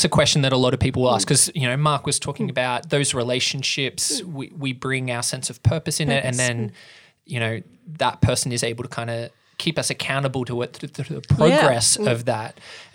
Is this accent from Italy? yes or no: no; Canada; And I am Canadian. Don't forget that part.